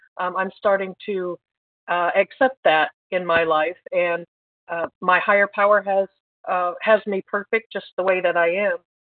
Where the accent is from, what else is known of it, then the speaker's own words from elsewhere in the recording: Indiana, United States; I'm from Indiana.